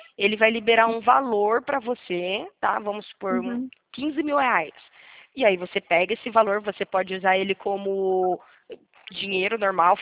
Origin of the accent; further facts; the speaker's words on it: Rio Claro, São Paulo, Brazil; Eu também sou do Rio, mas eu sou de Rio Claro.